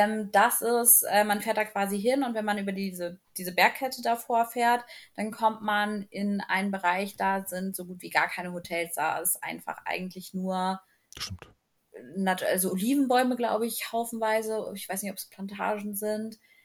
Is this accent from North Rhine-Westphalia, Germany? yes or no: yes; Cologne, North Rhine-Westphalia, Germany; born there; now in Oldenburg, Germany; Und komme aber gebürtig aus dem Raum Köln und meine beste Freundin wohnt auch noch dort in der Nähe.